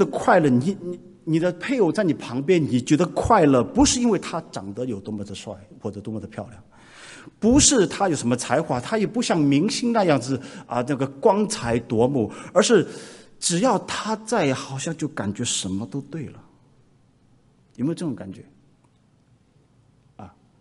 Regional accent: Wenzhou, Zhejiang, China; 我是温州人，我们在温州人的那个吃东西真的是让我非常的厌烦啊

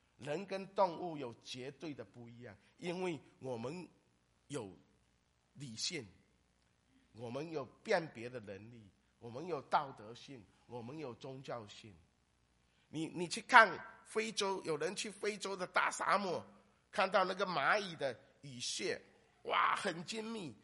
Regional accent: Fujian, China; 我是福建人， 我们福建是一个叫做众神狂欢的地方，包括老鼠蛇都会被当作神来崇拜，树长大多多几年都当成树神在那边敬拜，

